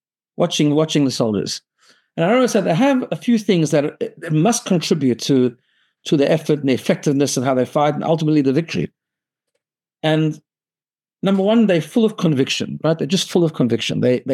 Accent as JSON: {"language": "English", "country": "South Africa", "tie": "born or raised there", "said": "You know, I grew up in South Africa."}